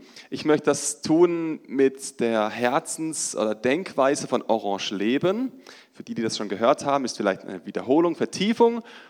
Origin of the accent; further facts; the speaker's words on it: Baden-Württemberg, Germany; now in Muttenz, Switzerland; Wir wohnen seit 8,5 Jahren in Muttenz. Wir sind ursprünglich aus Deutschland, gerade über die Grenze rüber, im Dreiländereck groß geworden